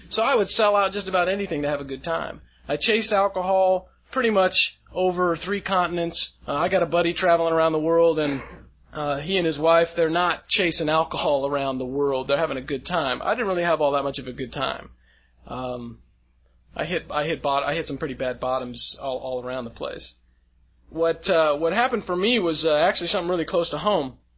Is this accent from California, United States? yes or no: yes; California, United States; So I bring some of what California has to offer from Mendocino County